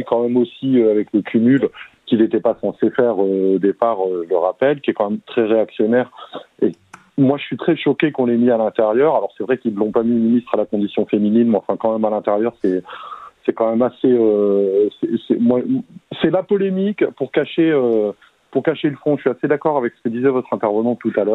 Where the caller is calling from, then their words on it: Bordeaux, Nouvelle-Aquitaine, France; Alors moi, je viens de Bordeaux, hein, encore une région où la droite a cartonné.